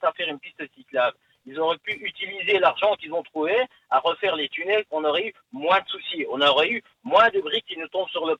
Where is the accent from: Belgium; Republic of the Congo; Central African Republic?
Belgium; Brussels, Brussels-Capital Region; Je suis bruxellois depuis que je suis né.